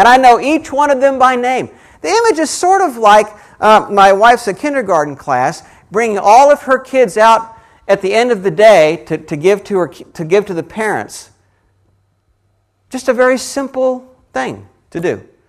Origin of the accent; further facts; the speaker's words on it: Colorado, United States; One of the things growing up in Colorado I loved to do is when our family went up in the mountains and camped out during the summer